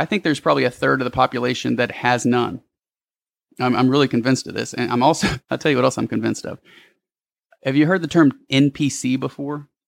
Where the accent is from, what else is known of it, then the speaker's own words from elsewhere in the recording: New Orleans, Louisiana, United States; born there; I was born in New Orleans, and when I was a kid, it was very common to see on the 10 o'clock news people shooting each other over Jordans in the projects.